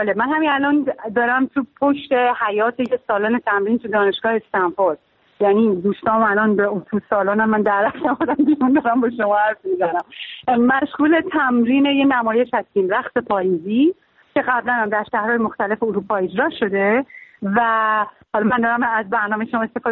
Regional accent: Iran; moved away; خیلی دلشکسته و اینا از ایران اومدم بیرون.

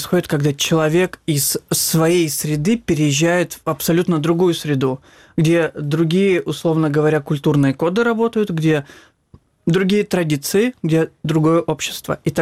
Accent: Crimea, Ukraine; first language Crimean Tatar; мы перестаем, либо даже перестали стесняться того, что мы крымские татары. К сожалению, это было в 90-х. Мы помним, когда в маршрутках мы стеснялись говорить по-крымско-татарски

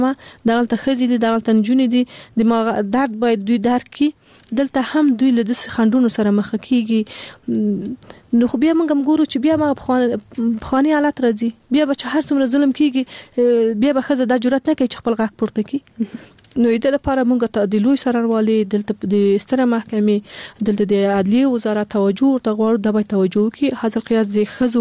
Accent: Afghanistan; born there; مونږ په خپل افغانستان کې پیدا سوی

